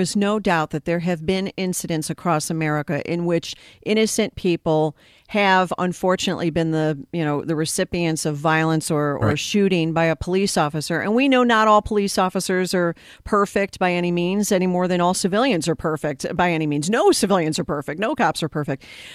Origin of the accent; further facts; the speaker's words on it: Chicago, Illinois, United States; Why aren't they in Chicago? This is my hometown.